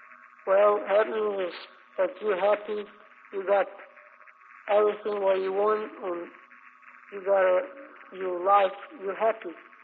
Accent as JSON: {"language": "English", "country": "Ukraine", "said": "Well, I come from the Ukraine."}